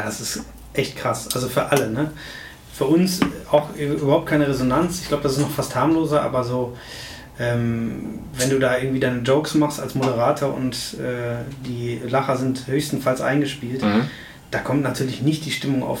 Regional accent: Essen, North Rhine-Westphalia, Germany; ich komme ja aus Essen

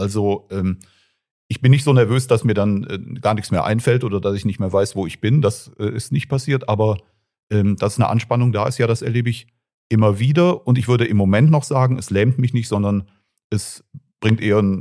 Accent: Cologne, North Rhine-Westphalia, Germany; als Kölner

